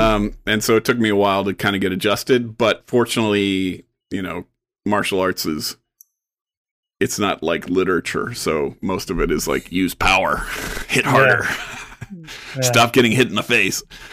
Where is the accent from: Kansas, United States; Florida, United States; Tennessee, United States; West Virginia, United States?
Kansas, United States; so I grew up in Kansas, and I was one of those skinny, scrawny kids who got bullied on the playground.